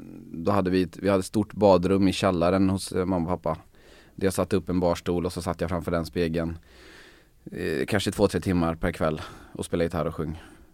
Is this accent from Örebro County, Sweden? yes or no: no; Svenljunga, Västra Götaland County, Sweden; Jag är uppvuxen på landet i Svenljunga, som ligger utanför Borås.